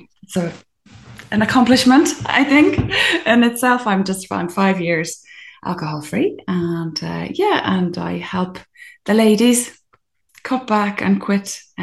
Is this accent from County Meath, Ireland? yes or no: no; County Donegal, Ireland; now in France; I'm from Donegal, and I live in France at the moment. And I'm like menopausal mom of three